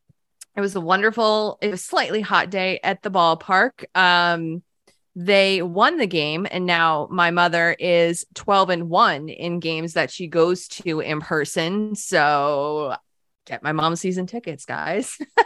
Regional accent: New Jersey, United States; Guys, even though we're both from New Jersey, too.

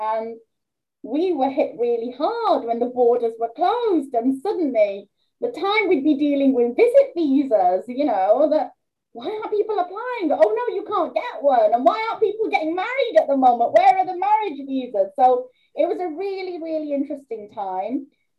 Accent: Wales, United Kingdom; now in Leicester, United Kingdom; I grew up in Wales from the age of two

